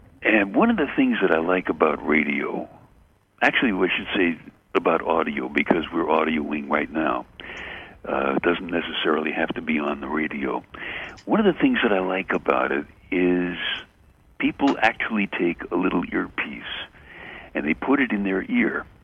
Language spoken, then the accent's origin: English; Brooklyn, New York, United States; I grew up in Bay Ridge, Brooklyn